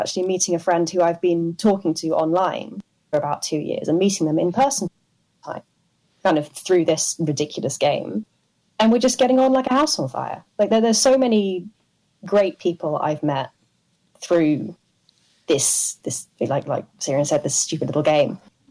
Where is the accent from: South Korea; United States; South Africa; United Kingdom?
United Kingdom; I'm British, so we don't do Thanksgiving.